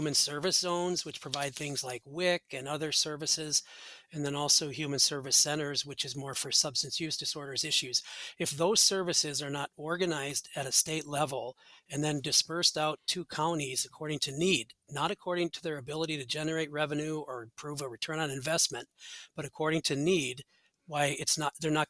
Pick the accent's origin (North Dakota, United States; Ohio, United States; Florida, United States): North Dakota, United States; Portland; So I grew up in Portland, North Dakota. I was a farm boy who lived my best life, you know, on the farm with working with animals and plants.